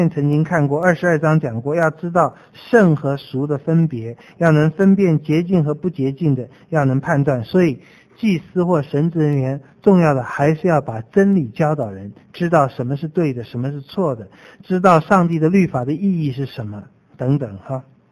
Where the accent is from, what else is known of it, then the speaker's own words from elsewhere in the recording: China; 这个在我们中国人也有这样的观念哈。